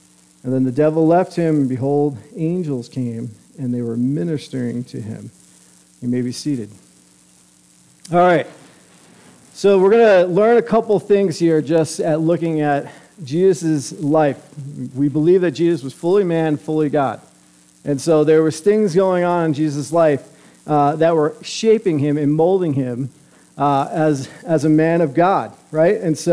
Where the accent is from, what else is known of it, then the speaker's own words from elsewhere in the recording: Northeast, United States; I'm from the Northeast. A lot of people will say Northeast people are very guarded.